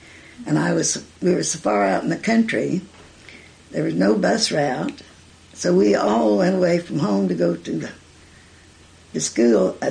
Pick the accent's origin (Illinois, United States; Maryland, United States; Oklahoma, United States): Oklahoma, United States; I was a mile from the Texas line on the south edge of the Panhandle.